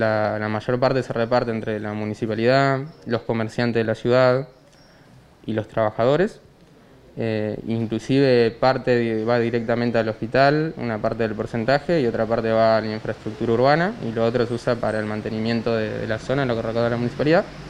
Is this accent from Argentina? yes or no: yes; Luján, Buenos Aires Province, Argentina; soy de Luján.